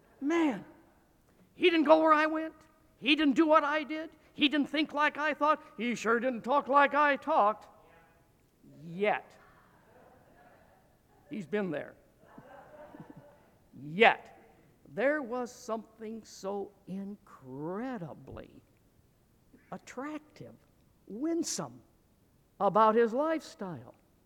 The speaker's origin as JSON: {"language": "English", "town": "Dixon", "region": "Illinois", "country": "United States", "tie": "born or raised there", "accent": "northern", "said": "I graduated from high school in my little hometown of Dixon, Illinois, hence my northern accent."}